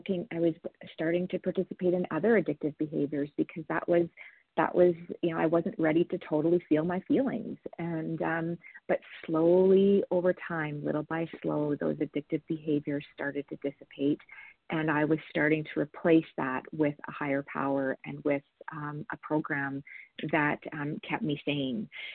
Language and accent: English; Alberta, Canada; I'm from Alberta, Canada.